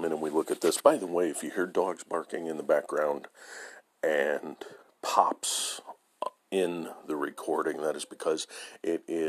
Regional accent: San Diego, California, United States; I did move back to California. I grew up in San Diego originally. I'm back in San Diego because of family. I needed to move back. So I am in SoCal from now on

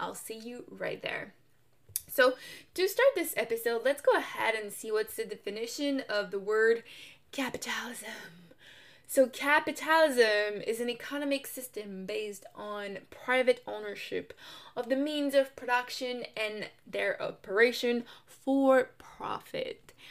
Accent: Canada; I just turned 25, so happy birthday to you. Thank you. And I am Canadian.

